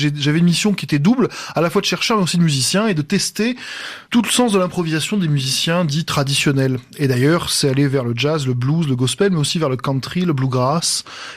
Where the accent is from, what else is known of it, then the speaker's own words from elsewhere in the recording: Île-de-France, France; born there; Moi, je suis né dans le Val-de-Marne, vous l'avez rappelé, mais en fait, je suis d'une famille de Marseille, marseillaise, provençale.